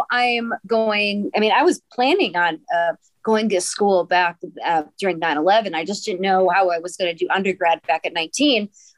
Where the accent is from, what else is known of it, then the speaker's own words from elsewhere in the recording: Minnesota, United States; moved away as an adult; now in Atlanta, United States; So when I moved to Atlanta from Minnesota at the age of 21, my aunt told me that, okay, do you want to flip burgers the rest of your life or do you want to go back to school?